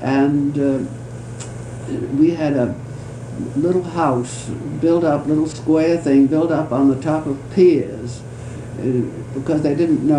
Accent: San Rafael, California, United States; born there; Well, I was born in San Rafael.

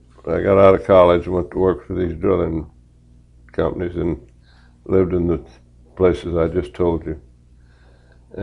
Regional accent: Oklahoma, United States; also born or lived in Tennessee; he was from Tennessee, and I was born in Tennessee, and he got caught up in the crash of the 1920. And we came out, and he worked in the oil fields, and we would move with him from wherever he worked. So I've lived in a lot of the small towns in Oklahoma.

